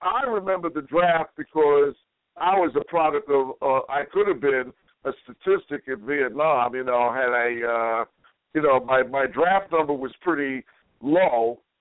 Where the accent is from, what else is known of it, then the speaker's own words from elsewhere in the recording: New York, United States; And growing up in New York, I mean, the schools that I attended, basically, they were not military schools